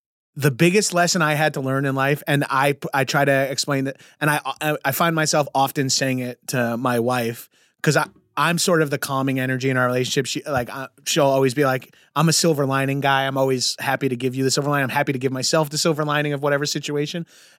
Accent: Long Island, New York, United States; I'm from Long Island where it's like 75% Jewish. I went to high school with 20 Joshes.

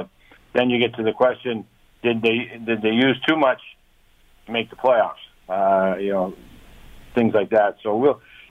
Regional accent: Western Canada, Canada; Well, I consider myself an expert because I grew up in Western Canada

